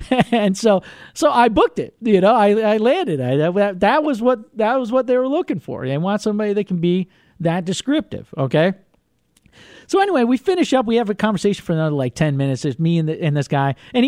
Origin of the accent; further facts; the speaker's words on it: Vermont, United States; I'm going to be honest with you. I grew up in Vermont.